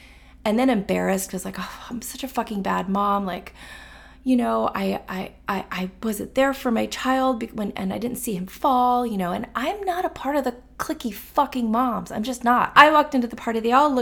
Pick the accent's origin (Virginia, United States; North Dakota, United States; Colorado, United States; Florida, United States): Florida, United States; I come from Florida. People in Florida don't give a fuck.